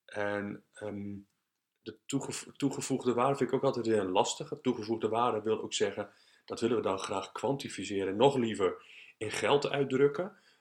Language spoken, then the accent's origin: Dutch; Netherlands; Als Nederlander zijn wij redelijk vrijgevochten, een autonome bevolking.